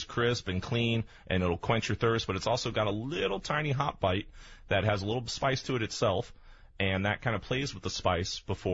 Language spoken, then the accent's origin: English; Missouri, United States; I grew up down in Missouri